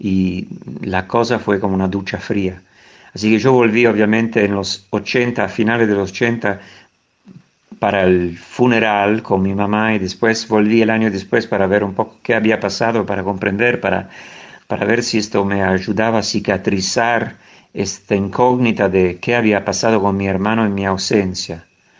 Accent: Italy; Yo, aparte, estaba en la universidad en Inglaterra en este momento, así que vivimos la guerra de Malvinas en los dos países que estaban en conflicto, siendo dos italianos, pero uno en Argentina, el otro en Londres.

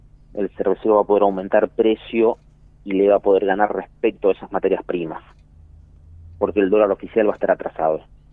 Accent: Buenos Aires, Argentina; yo te hablo también un poco como porteño en este momento.

